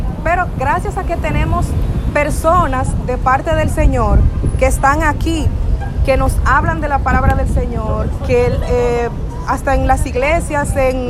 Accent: Baní, Peravia, Dominican Republic; en mi pueblo, yo soy de Sombrero Baní, a mí me criaron con una serie de tradiciones para estos días

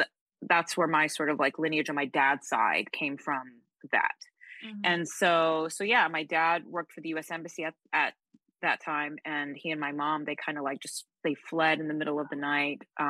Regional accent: Texas, United States; also born or lived in California; You know, the biggest sort of Spanish influence I got was living in California. So, because my mother was born and raised there, and my father was from there. And so my whole childhood, I grew up in Texas.

